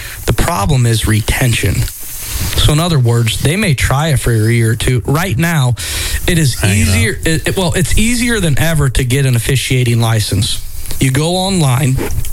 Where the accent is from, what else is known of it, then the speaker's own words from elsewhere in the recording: Ohio, United States; Many people assume I'm a Marion local graduate, but I'm a Salina graduate. I grew up on State Route 219, south side of the lake.